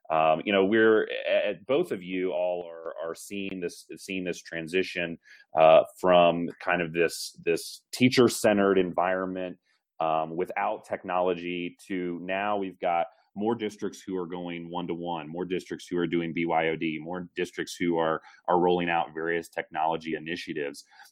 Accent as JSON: {"language": "English", "town": "Winston-Salem", "region": "North Carolina", "country": "United States", "said": "Hey, I'm from Winston-Salem."}